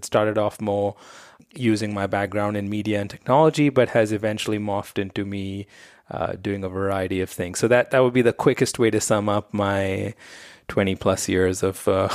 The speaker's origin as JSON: {"language": "English", "town": "Mumbai", "region": "Maharashtra", "country": "India", "tie": "born or raised there"}